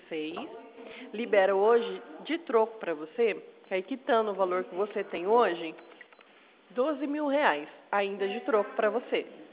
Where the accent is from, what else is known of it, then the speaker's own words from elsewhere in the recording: Presidente Prudente, São Paulo, Brazil; Eu sou aqui de Prudente